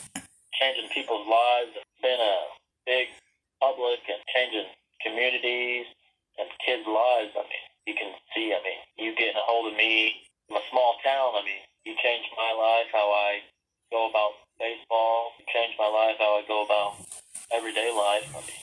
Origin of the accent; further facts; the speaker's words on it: Farmer City, Illinois, United States; I'm from Farmer City, Illinois.